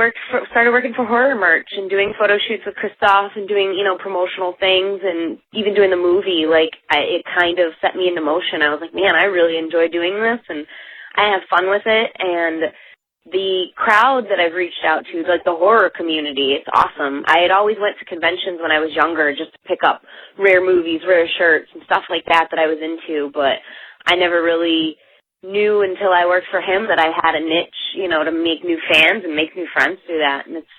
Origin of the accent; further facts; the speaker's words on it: Lorain, Ohio, United States; also born or lived in Phoenix / Scottsdale; Yep, I am originally from Lorain, which is a suburb of Cleveland. I moved to Akron, went to college for 6 years. I've lived in Phoenix. I've lived in Scottsdale.